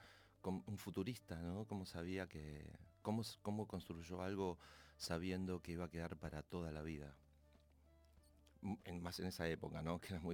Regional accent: Moreno, Buenos Aires Province, Argentina; born there; Yo nací en Moreno igual, no tengo que ver con el norte

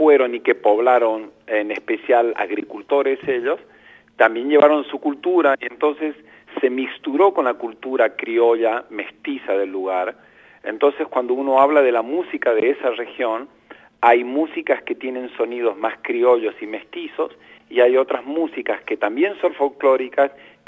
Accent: Northeast Argentina, Argentina; Entre Ríos o Misiones, en especial de donde soy yo

